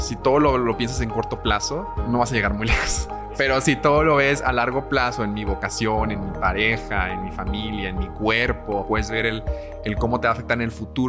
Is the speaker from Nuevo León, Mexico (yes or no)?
yes; Monterrey, Nuevo León, Mexico; Tengo 26 años y soy de Monterrey, Nuevo León.